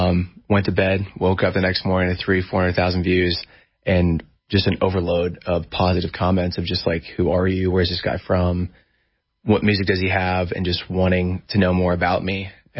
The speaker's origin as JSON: {"language": "English", "town": "Hershey", "region": "Pennsylvania", "country": "United States", "tie": "born or raised there", "said": "Play the Giants Center in my hometown, Hershey, Pennsylvania, sold out my hometown arena."}